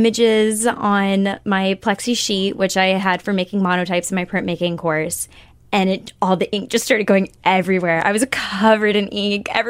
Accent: Florida, United States; Like I'm from Florida, like on the beaches, every cafe, every single one is like a sunset on the beach.

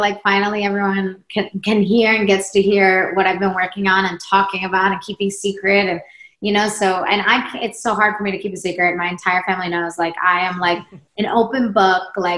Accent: Sweden; now in United States; And then I'm from Sweden, came to America.

